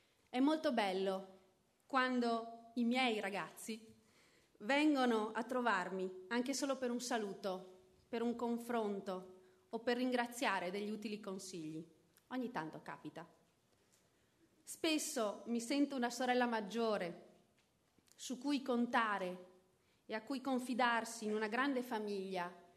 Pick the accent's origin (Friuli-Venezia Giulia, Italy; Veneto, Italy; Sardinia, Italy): Veneto, Italy; Venice; born there; sono nata a Venezia Mestre il 2 aprile 1981